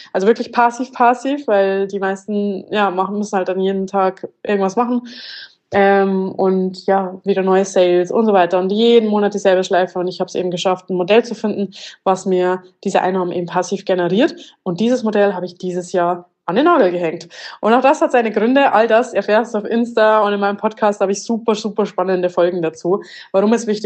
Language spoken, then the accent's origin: German; Bavaria, Germany; ich bin ursprünglich, komme ich aus Bayern, reise allerdings seit 4 Jahren um die Welt, bin mit Hauptstandort Zypern jetzt die ganze Zeit unterwegs gewesen